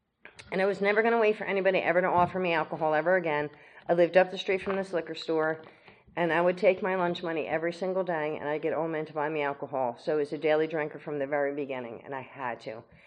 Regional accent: New Jersey, United States; And I was born and raised in New Jersey, Irish Catholic, and that just says it all, you know what I mean?

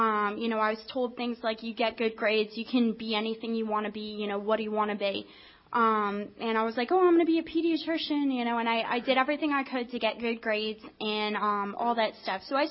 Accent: New Jersey, United States; also born or lived in Florida; I ended up in school down in Florida. I grew up in New Jersey. I went down there because I thought, you know, surely I won't get in trouble down there.

